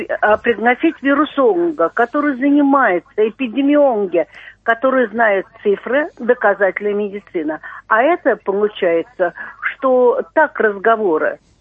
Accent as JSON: {"language": "Russian", "region": "Moscow", "country": "Russia", "said": "Я из Москвы. Я врач."}